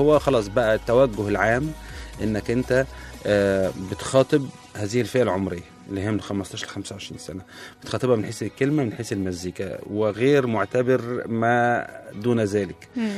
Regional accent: Egypt; إحنا نبقى مصريين

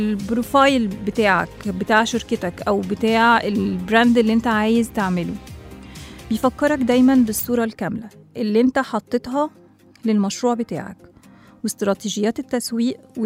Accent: Egypt; ولأنها جزء من هويتنا كمصريين

